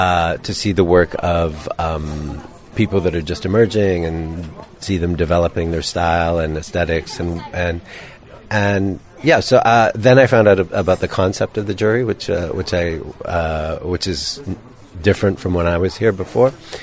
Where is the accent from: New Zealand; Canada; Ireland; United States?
Canada; except I'm the outsider, I'm the Canadian.